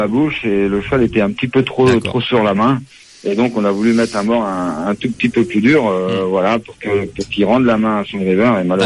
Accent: Rennes, Brittany, France; Même si je suis Rennais

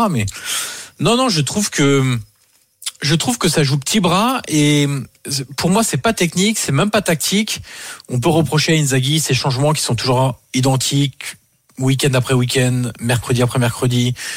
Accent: Auxerre, Bourgogne-Franche-Comté, France; vous savez que je viens d'Auxerre

